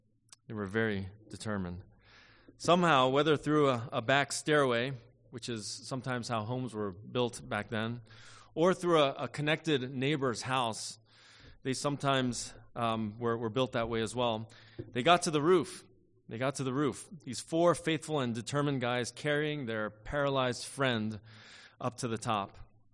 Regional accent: Philadelphia, Pennsylvania, United States; I'm from the East Coast, as many of you know, and growing up in Philadelphia, near Philadelphia

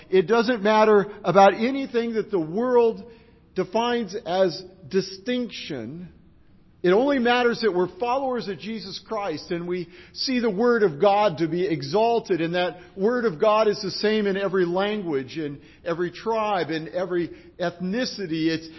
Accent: California, United States; I grew up in California. I don't get that. And now I'm around fields of corn, and it's different.

